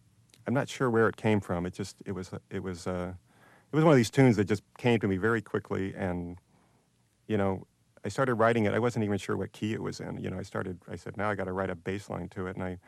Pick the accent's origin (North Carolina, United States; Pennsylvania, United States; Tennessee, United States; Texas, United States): Texas, United States; San Antonio; I grew up in San Antonio, and there's a big Latino population.